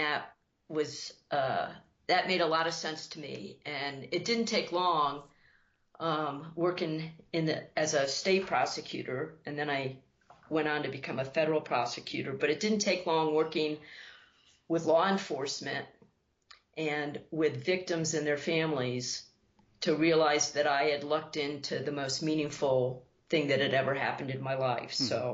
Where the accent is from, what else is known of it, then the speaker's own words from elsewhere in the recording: Alaska, United States; we're residents of Alaska, and that's still my home state, the last frontier.